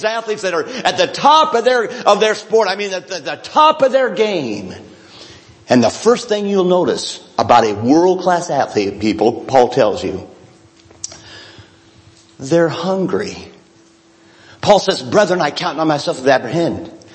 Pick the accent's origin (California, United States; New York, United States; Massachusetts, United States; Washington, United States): Washington, United States; Oh, I loved him because he was from Washington, my home state.